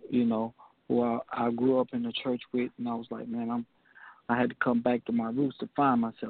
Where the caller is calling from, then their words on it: Decatur, Mississippi, United States; I am calling from Decatur, Mississippi.